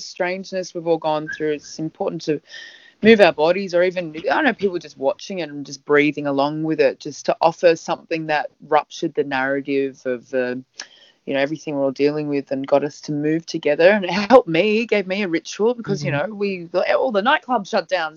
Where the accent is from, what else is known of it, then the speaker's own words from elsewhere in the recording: Kogarah, New South Wales, Australia; I'm a Sydney person. I grew up on Bidjigal country here in Kogarah, which is like southern Sydney, St George area. And I've always been a Sydney person